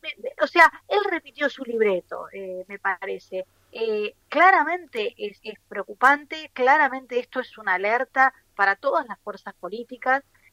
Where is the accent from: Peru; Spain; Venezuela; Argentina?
Argentina; creo que somos muchos los argentinos y las argentinas que nos conmovemos con lo que nos va sucediendo